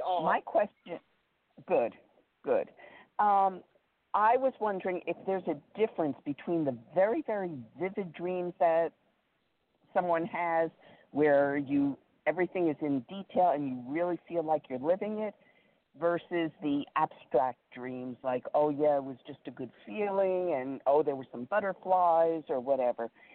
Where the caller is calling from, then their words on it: New Jersey, United States; Hi, this is … in New Jersey.